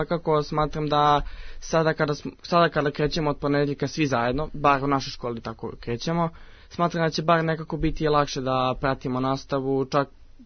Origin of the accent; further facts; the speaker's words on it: Resnik, Belgrade, Serbia; dolazim iz Resnika, imam 18 godina i idem u srednju, u saobraćajnu tehničku školu.